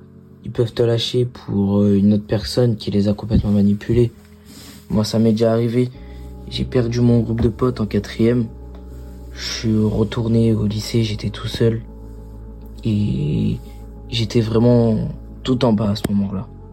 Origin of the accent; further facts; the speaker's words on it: Portugal; C'est comme ça, on est des Portugais. Les magasins de bricolage, c'est un peu notre deuxième maison.